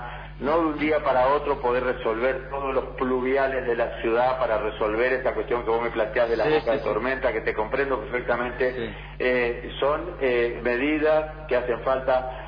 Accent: Reconquista, Santa Fe, Argentina; Yo soy de Reconquista, en la provincia de Santa Fe.

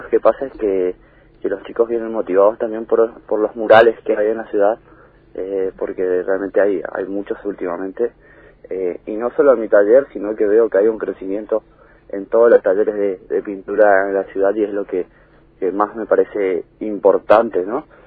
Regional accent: Puerto Iguazú, Misiones, Argentina; Soy de Puerto Iguazú, sí.

